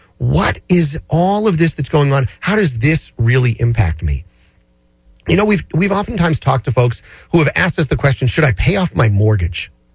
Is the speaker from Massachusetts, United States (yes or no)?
yes; Peabody, Massachusetts, United States; I've grown up here. I've lived in Peabody. I was born in Peabody, lived here since 1966.